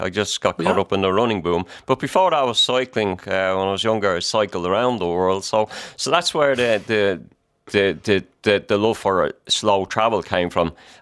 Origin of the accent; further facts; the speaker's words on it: Dublin, Leinster, Ireland; I'm from the Liberties area in Dublin.